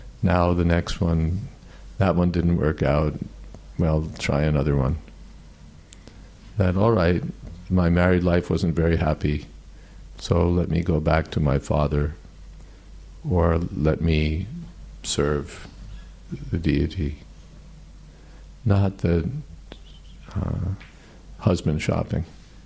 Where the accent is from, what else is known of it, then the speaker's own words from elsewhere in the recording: United States; There's a candy that was popular in, at least when I was growing up in America, called Pez.